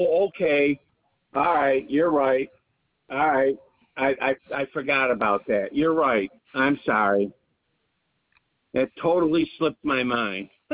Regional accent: Rochester, New York, United States; I live in Rochester, New York, but right now I'm visiting down here in Belfuris, Texas.

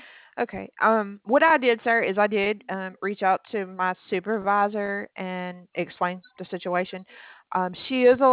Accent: Alabama, United States; Yes, sir. I'm from Alabama.

